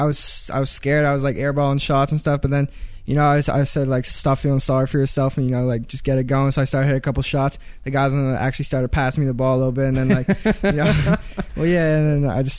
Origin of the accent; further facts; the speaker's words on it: Canada; I'm coming in from Canada.